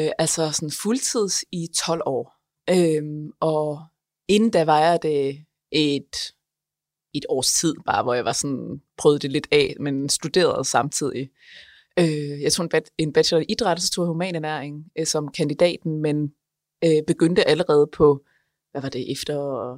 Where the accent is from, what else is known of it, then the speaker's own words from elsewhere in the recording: North Denmark Region, Denmark; Altså i bund og grund er jeg jo, altså for det første, virkelig jysk. Jeg kommer jo fra Nordjylland